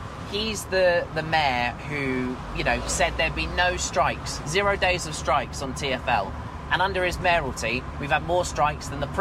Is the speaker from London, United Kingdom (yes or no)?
yes; Harrow, London, United Kingdom; I live in Harrow. I was born in Harrow. Yeah. I've grown up in Harrow.